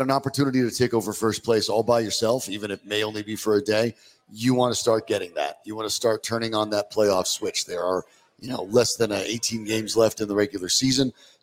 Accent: Colorado, United States; That is through the looking glass for someone who was born and raised in Colorado like me.

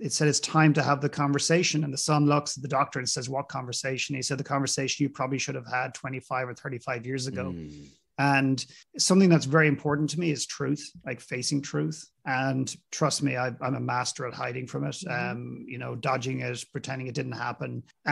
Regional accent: Ireland; Ireland, my home country.

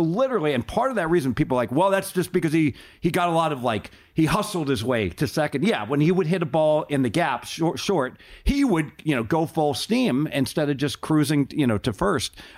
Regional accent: Ohio, United States; so I grew up in Southern Ohio and the Big Red Machine, so I'm somewhat biased

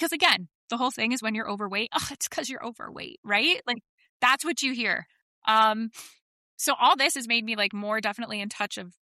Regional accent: Canada; Like, she's my American twin. I'm her Canadian twin.

